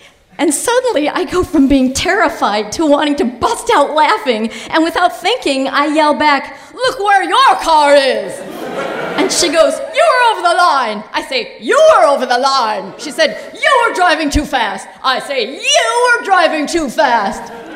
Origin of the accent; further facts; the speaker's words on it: Highland Park, Illinois, United States; I grew up in Highland Park, Illinois, an all-Jewish suburb.